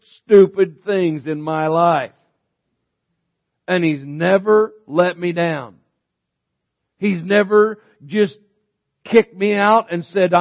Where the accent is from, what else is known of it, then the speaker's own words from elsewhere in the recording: Myrtle Creek, Oregon, United States; for Myrtle Creek, Oregon, my hometown, I'm believing God wants to do something great here.